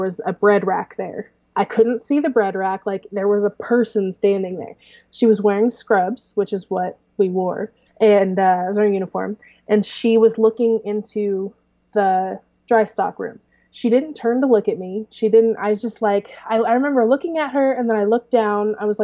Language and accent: English; Clarksburg, United States; To me, small was where I grew up in Clarksburg, which is 300 people.